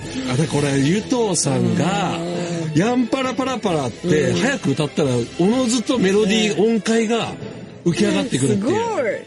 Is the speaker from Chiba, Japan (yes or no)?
yes; Funabashi, Chiba, Japan; 千葉県船橋から参りました